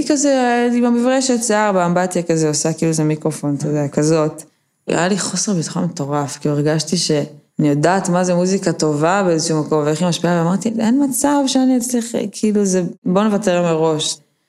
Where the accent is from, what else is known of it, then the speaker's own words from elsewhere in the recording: Jaffa, Tel Aviv District, Israel; אני יוצרת וזמרת וכותבת, אני בת 25, אני מיפו. תראה, יפו הייתה מאוד מאוד שונה כשאני גדלתי שם